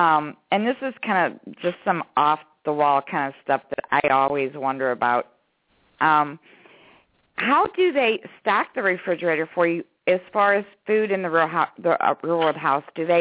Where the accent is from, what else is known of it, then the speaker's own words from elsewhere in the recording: St. Louis, Missouri, United States; You lived in Kansas City, and I'm from St. Louis.